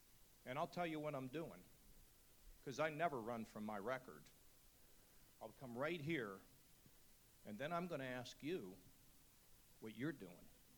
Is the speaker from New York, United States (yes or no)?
no; McKees Rocks, Pennsylvania, United States; The answer is back in my hometown of McKees Rocks.